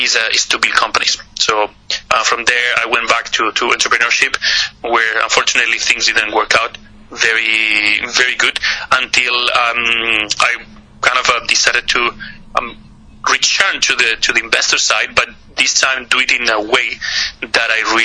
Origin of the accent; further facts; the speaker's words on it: Spain; moved away as an adult; now in China; I'm based in China, but if you can hear with my accent, I'm not Chinese. I'm actually Spanish, but I've been here based in China for 11 years